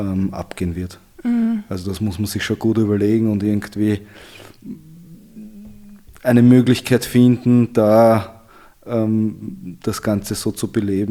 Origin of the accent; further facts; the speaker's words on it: Vienna, Austria; Ich bin in Wien aufgewachsen.